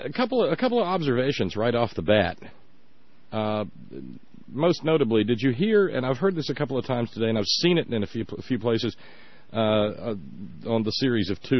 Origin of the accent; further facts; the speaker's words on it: Alabama, United States; It's got a quality that I never noticed growing up in Alabama.